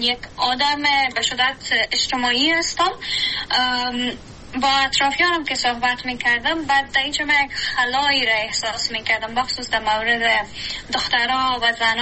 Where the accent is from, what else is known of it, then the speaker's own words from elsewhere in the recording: Kabul, Afghanistan; also born or lived in Badakhshan; ما در بدخشان به دنیا آمدیم ولی بقیام در کابل سپری شدم، چون به نظر به دلایلی که وجود داشت خانواده مجبور شدن در کابل کوچ کنن و ما هم بقیام رو در کابل سپری شدم